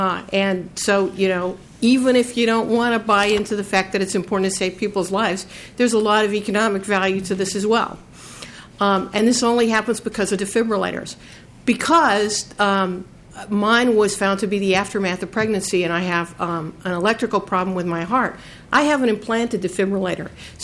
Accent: St. Paul, Minnesota, United States; I'm from St. Paul. I'm a psychologist working in Minneapolis.

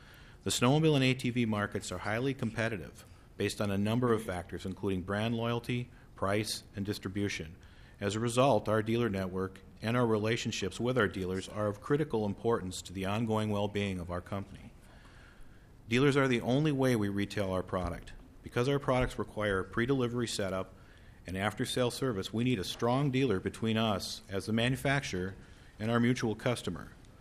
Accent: Thief River Falls, Minnesota, United States; born there; I'm not a hired gun. I was born in Thief River Falls.

